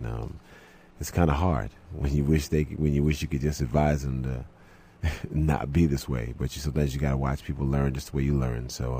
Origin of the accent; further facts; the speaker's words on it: New York City, New York, United States; I'm just, you know, I'm a New Yorker.